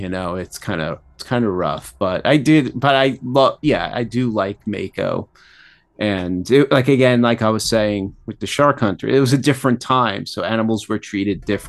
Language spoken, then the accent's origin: English; New York, United States; like, growing up in New York, like Channel 5, Channel 9, Channel 11.